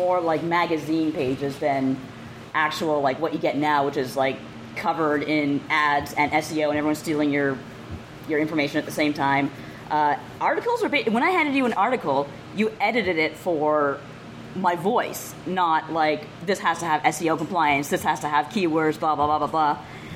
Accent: Canada; I don't. I'm from Canada.

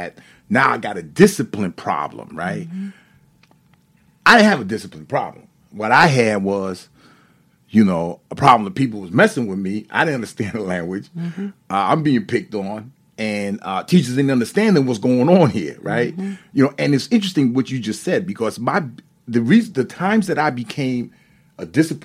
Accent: New York City, New York, United States; accent: New York; Obviously, I sound like I'm from New York, you know, because that's different, right? You know what mm-hmm. I mean? Growing up in Brooklyn, New York, then, you know, I developed that, right?

